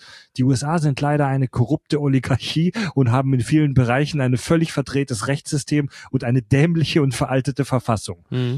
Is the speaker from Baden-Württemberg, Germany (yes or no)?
yes; Baden-Württemberg, Germany; also born or lived in Stuttgart; ich komme aus Baden-Württemberg, habe jahrelang in Stuttgart zum Beispiel auch gewohnt